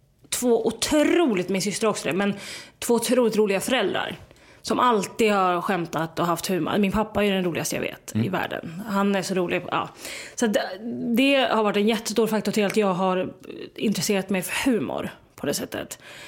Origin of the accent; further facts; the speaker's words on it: Västerås, Västmanland County, Sweden; i Västerås, där jag är ifrån